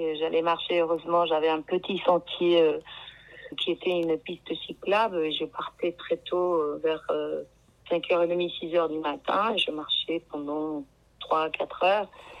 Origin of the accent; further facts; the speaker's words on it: Chile; moved away; Enfin, je suis née au Chili, donc j'ai vécu la dictature à une période de ma adolescence.